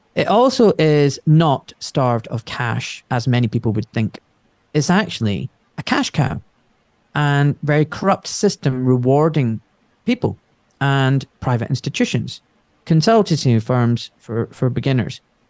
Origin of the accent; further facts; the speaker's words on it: Glasgow, Scotland, United Kingdom; So I was born in Scotland to immigrant parents, grew up in a very deprived part of Glasgow.